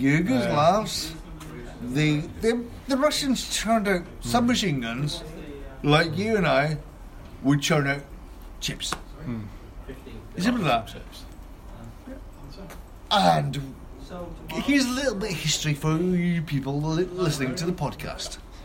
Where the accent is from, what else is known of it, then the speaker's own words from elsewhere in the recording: Glenrothes, Scotland, United Kingdom; Glenrothes.